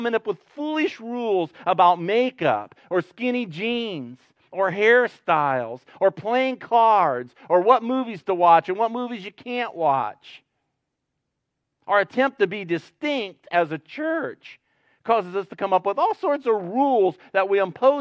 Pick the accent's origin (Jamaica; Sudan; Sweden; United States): United States; Ohio; I grew up in Northern Ohio. It's Amish territory.